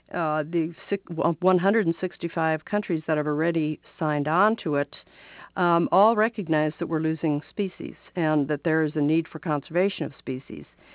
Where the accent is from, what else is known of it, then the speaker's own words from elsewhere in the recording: United States; And having said that, I'm from Washington, so I can say that a lot.